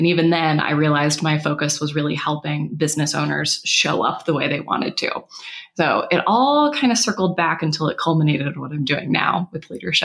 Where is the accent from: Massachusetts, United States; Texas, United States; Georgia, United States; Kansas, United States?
Texas, United States; Houston; moved away as an adult; now in Colorado Springs, United States; I am originally from Houston, Texas. I've traveled quite a bit and moved along the Gulf Coast and East Coast for about the last 10 years.